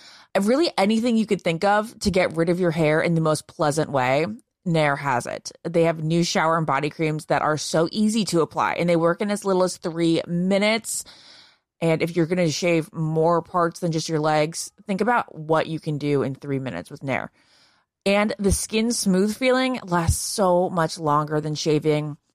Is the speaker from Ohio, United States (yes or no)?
no; Virginia, United States; Hello, I'm from Nova, Northern Virginia.